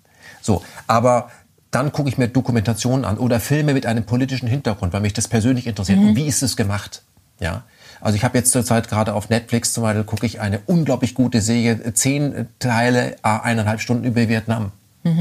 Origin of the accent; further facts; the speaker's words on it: Germany; ich bin in Deutschland groß geworden